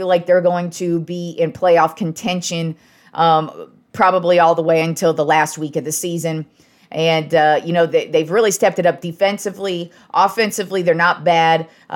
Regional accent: Reno, Nevada, United States; I grew up in Reno, Nevada, so I know all about the horrifying effects of living in a shitty place that snows all the time.

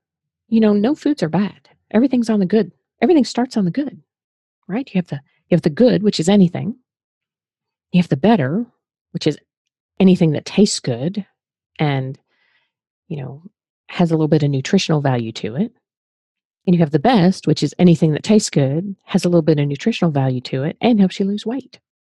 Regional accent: Rhode Island, United States; I grew up in New England. I know you'd never know it from the way I talk now, but I grew up in Rhode Island.

